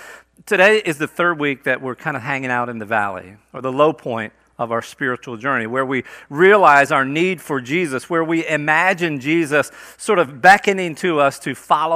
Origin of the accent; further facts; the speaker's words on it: Delaware, United States; one of my buddies that I grew up with has been watching from my home state of Delaware.